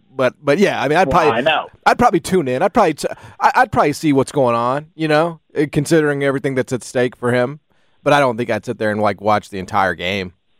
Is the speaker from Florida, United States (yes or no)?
no; Memphis, Tennessee, United States; I'm going to say over because I'm born and raised in Memphis.